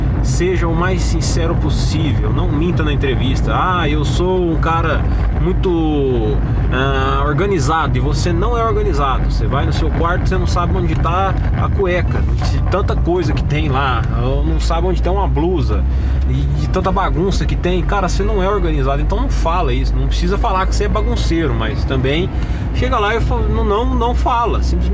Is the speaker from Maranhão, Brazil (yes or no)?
no; Uberlândia, Minas Gerais, Brazil; porque eu sou daqui de Uberlândia.